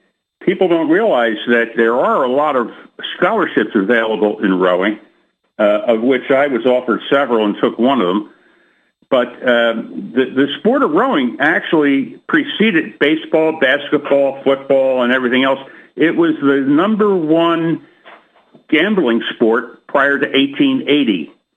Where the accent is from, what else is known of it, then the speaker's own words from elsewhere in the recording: Philadelphia, Pennsylvania, United States; here in Philadelphia, which is my hometown